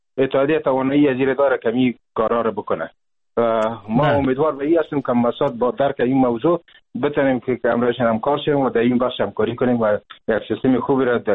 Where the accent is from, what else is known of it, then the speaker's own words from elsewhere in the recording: Afghanistan; ما و شما از افغانستان هستیم،